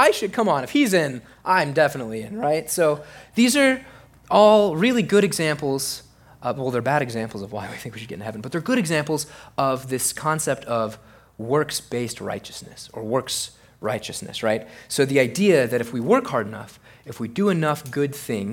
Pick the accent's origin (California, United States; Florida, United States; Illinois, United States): Florida, United States; also born or lived in Austin, Texas; I'm originally from North Florida.